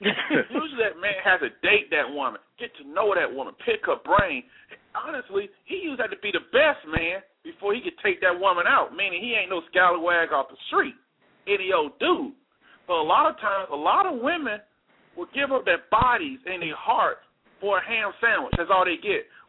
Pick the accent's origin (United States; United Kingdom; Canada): United States; the South; mind you, I'm from the South, so we got these values for the most part